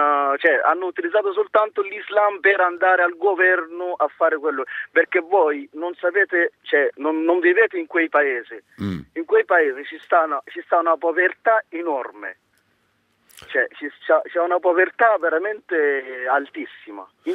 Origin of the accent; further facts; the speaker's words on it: Sudan; Italian is a second language; now in Rome, Italy; Io sono da 13 anni che sto qua in Italia, a Roma, e sono d'origine sudanese.